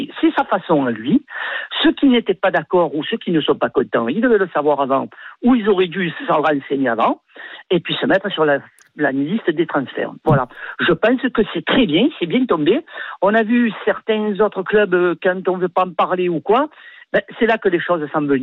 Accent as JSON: {"language": "French", "town": "Marseille", "region": "Provence-Alpes-Côte d'Azur", "country": "France", "said": "nous, en tant que Marseillais"}